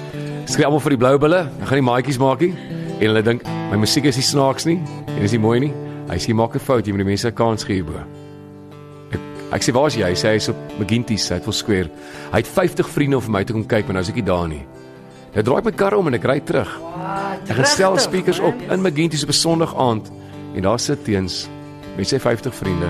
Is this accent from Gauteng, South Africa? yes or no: no; Oudtshoorn, Western Cape, South Africa; in Oudtshoorn en ek is van Oudtshoorn